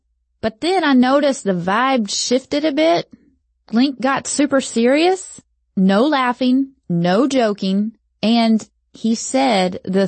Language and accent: English; Kinston, North Carolina, United States; We drove back to Kinston, my hometown, and the only thing that I missed more than them was Bojangles.